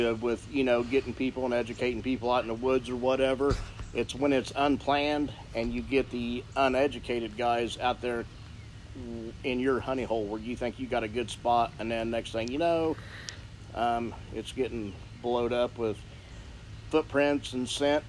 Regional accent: Indiana, United States; No, we're from Indiana.

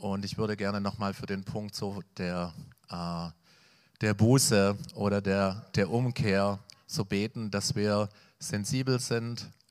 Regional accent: Erfurt, Thuringia, Germany; Also ich komme ja aus Erfurt, in dieser Plattenbausiedlung, wo ich lebe.

